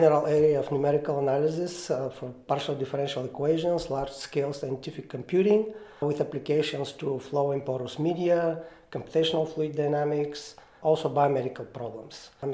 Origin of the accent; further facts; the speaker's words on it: Bulgaria; moved away as an adult; now in United States; I'm originally from Bulgaria, so I did my undergraduate education in Bulgaria. I got a master's degree in mathematics from University of Sofia.